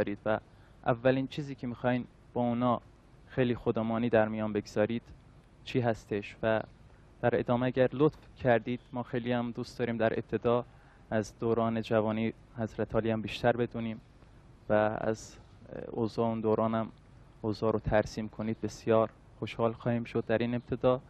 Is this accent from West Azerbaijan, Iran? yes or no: yes; Urmia, West Azerbaijan, Iran; آذربایجان غربی و از ارومیه اومدم.